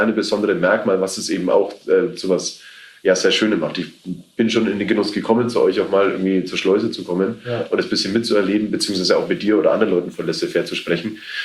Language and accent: German; Langenzenn, Bavaria, Germany; Ich komme ja selber auch aus so ein bisschen ländlicher irgendwie, ich komme aus Langenzenn.